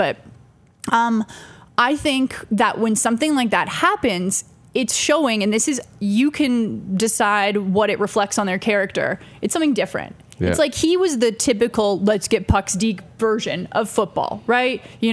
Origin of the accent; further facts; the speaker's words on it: Calgary, Alberta, Canada; also born or lived in Vancouver / Winnipeg; Born in Vancouver, raised in Calgary, but played volleyball for Team Canada. So I lived in Winnipeg. I've lived in every city in Western Canada except for Victoria for like an extended period of time. And Belgium for a year.